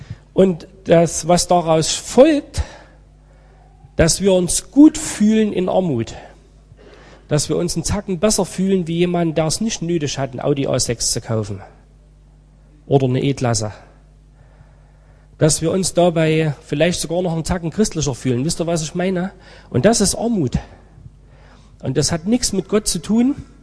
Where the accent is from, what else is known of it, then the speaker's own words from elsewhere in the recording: Germany; also gerade für die in meinem Alter oder älter, die wirklich noch richtig bewusst aufgewachsen sind in der DDR.